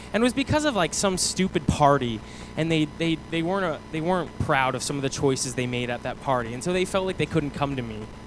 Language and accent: English; Nova Scotia, Canada; born there; So I was born on May 7th, 1990, in Nova Scotia.